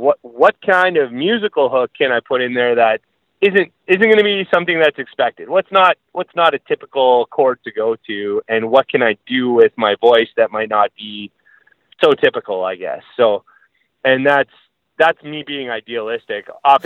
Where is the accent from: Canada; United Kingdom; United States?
Canada; Delisle, Saskatchewan; I also remember I grew up in Delisle, Saskatchewan